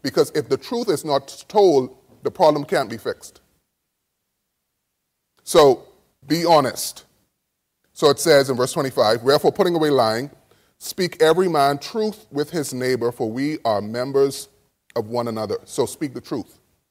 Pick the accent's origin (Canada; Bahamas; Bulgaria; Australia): Bahamas; now in United States; So I'm from the Bahamas.